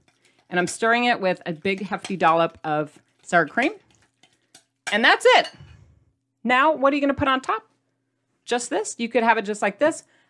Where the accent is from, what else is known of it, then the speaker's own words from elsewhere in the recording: Midwest, United States; Is anyone here from the Midwest? Like me? I'm from the Midwest. Whoop, hello. And in the Midwest, we have Jell-O salad.